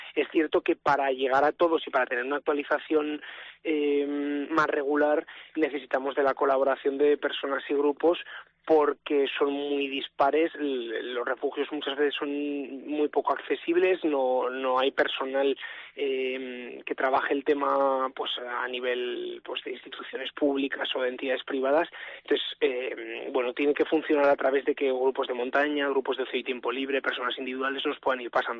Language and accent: Spanish; Aragon, Spain; porque somos de aquí de Aragón